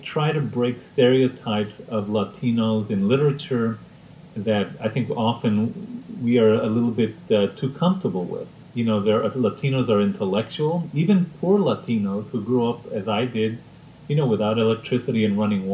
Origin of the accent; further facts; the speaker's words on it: Isleta, Texas, United States; relate it to how I grew up, the good lessons I learned in Isleta, you know, my hometown in the outskirts of El Paso.